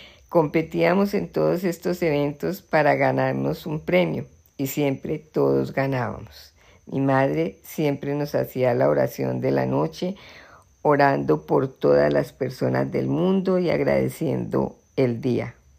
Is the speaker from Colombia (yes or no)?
yes; Bogotá, Colombia; born there; nací en Bogotá, mi bella ciudad plena de cultura y oportunidades.